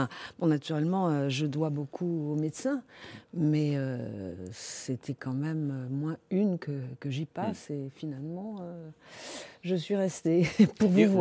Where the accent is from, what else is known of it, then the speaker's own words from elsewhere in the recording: Paris, Île-de-France, France; moi je suis née à Paris, j'ai toujours vécu à Paris